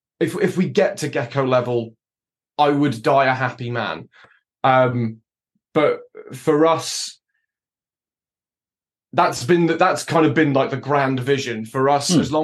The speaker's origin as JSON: {"language": "English", "region": "Midlands", "country": "United Kingdom", "tie": "born or raised there", "also_born_or_lived": "East Anglia", "said": "I'm kind of a mudblood. I was born in East Anglia, but I lived quite a lot of my early life in the Midlands."}